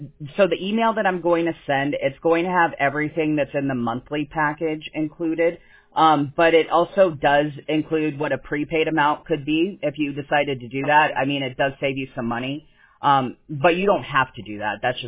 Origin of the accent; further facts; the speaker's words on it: California, United States; born there; because I was born in California, right? So I've always lived here